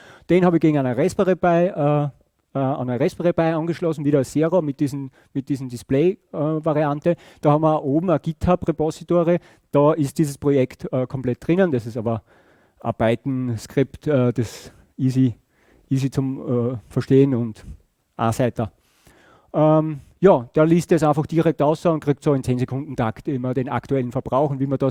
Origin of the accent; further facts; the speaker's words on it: Austria; also als Österreicher wären wir ja froh, wenn es nur 9 Regelungen gab